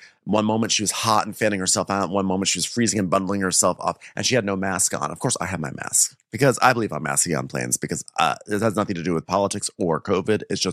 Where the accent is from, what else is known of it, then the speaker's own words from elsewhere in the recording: California, United States; Like, I'm some lib from California offering a mask.